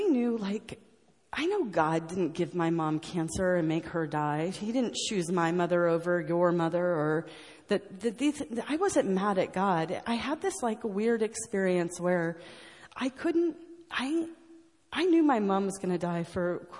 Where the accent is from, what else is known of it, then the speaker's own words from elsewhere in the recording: United States; and I grew up in the States, and you use language that's the exact same language that I use.